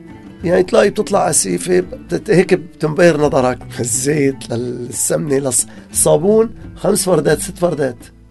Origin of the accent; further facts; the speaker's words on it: Aleppo, Aleppo Governorate, Syria; نحن كان يمكن عندنا في حلب شيء مشكلة كبيرة